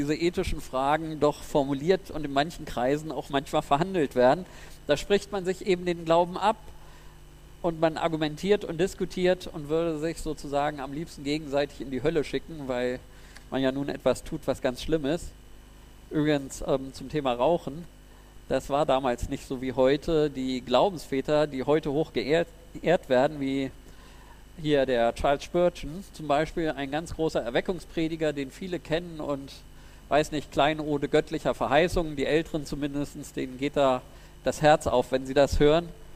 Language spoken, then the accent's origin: German; Lower Saxony, Germany; dass ich mit der Bahn dann frei von Bayern nach Niedersachsen fahren konnte. In meine Heimatstadt zurück.